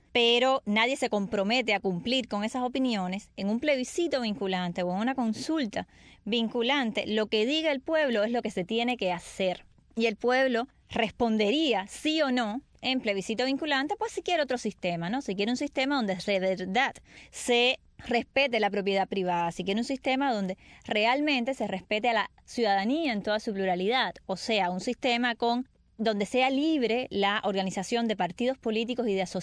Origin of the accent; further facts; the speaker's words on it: Cuba; aportar al país que como cubanos podemos construir